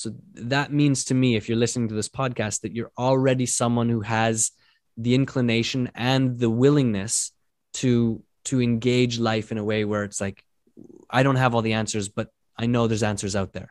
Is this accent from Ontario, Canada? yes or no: no; Vancouver, British Columbia, Canada; I grew up in Vancouver and it would rain for 3 or 4 weeks at a time.